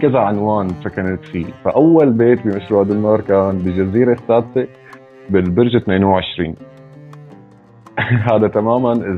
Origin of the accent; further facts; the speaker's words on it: Damascus, Damascus Governorate, Syria; مسقط رأسي كان بالشام بحي المهاجرين. هذا يعني مسقط رأسي كان بهذا الحي